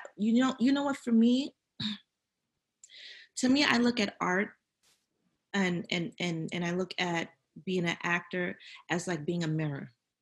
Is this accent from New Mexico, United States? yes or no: no; Brooklyn, New York, United States; I'm like, I'm from Brooklyn. I'm not scared.